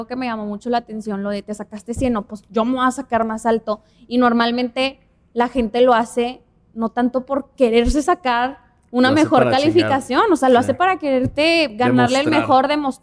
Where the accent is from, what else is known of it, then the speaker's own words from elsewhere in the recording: Monterrey, Nuevo León, Mexico; nosotros somos de Monterrey y no generalizo ni nada